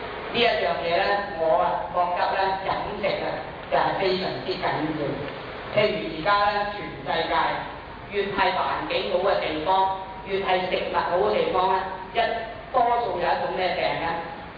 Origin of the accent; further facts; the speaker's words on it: China; 我哋中國人咧有句説話話